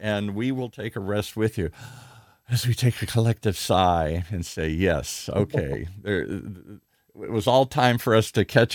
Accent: Minnesota, United States; I'm from Minnesota. It's frozen up there.

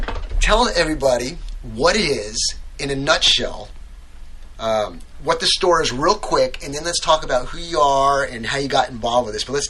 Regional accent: New York, United States; now in Rogers, United States; I think you all know I'm originally from New York.

